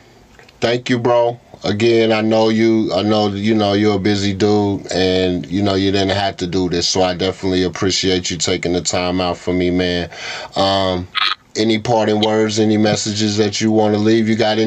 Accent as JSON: {"language": "English", "town": "Lawrence", "region": "Kansas", "country": "United States", "said": "Like, I'm a kid from Lawrence, Kansas, bro."}